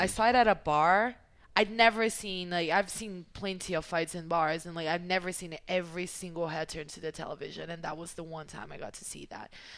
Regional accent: Brasília, Federal District, Brazil; I'm from Brasilia.

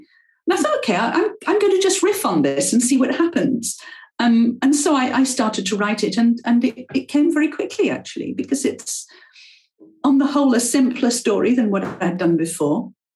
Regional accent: England, United Kingdom; first language French; English is a second language; I was born in England, but my mother didn't speak English. And so we spoke French at home until I went to school. And then I picked up English because I had to.

